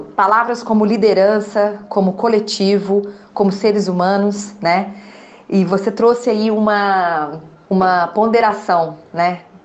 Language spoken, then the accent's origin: Portuguese; Brazil; Você acha que nós, como brasileiros, como país, né, como uma nação, chegamos nesse ponto